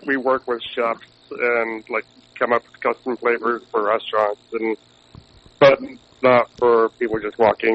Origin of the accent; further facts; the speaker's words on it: Zanesville, Ohio, United States; I'm from Zanesville, Ohio.